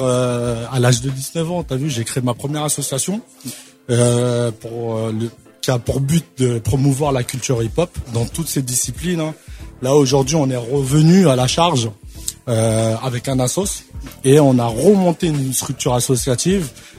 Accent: Île-de-France, France; Moi du 77.

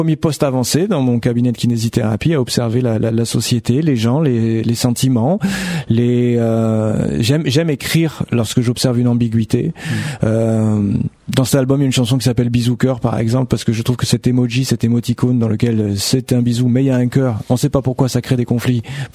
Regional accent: Bastia, Corsica, France; Je suis de Bastia. Je suis un pur Bastiais.

